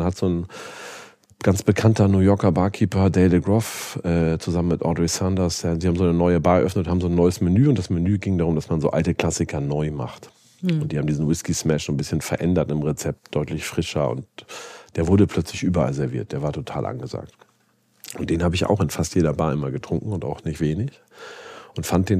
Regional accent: Lower Saxony, Germany; ich bin in Niedersachsen sehr ländlich aufgewachsen, Und würde das als Landei.

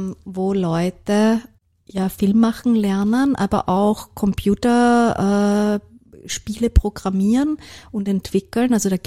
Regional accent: Vienna, Austria; Ich bin im Gemeindebau aufgewachsen. Viele wissen nicht, dass Wien die Geburtsstadt des sozialen Wohnbaus ist

